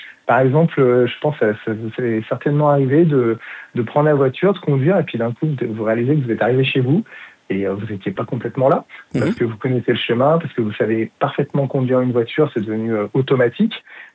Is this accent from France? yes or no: yes; Aix-les-Bains, Auvergne-Rhône-Alpes, France; now in Paris, France; donc moi je suis originaire d'Aix-les-Bains et je suis monté à Paris pour faire un conservatoire, pour progresser